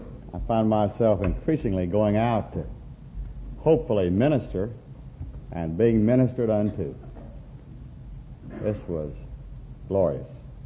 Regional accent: Kansas, United States; born there; moved away; I am Okie myself, having lived here for 26 years. I was born in Kansas, but I moved to Oklahoma as soon as I knew better.

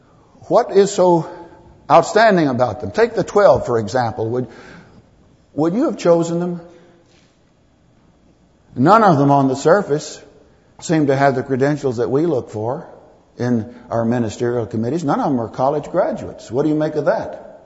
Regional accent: Texas, United States; I think of a fellow down in Texas in my home country that was arrested for horse stealing.

